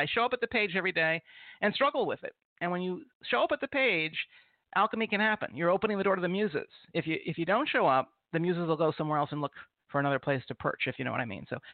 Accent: New York, United States; Listen, I'm a New Yorker. I have mixed feelings about this whole thing.

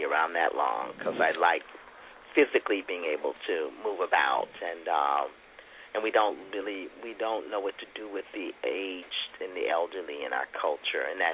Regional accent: Hawaii, United States; just watching the brown people and their response to no, I'm Hawaiian.

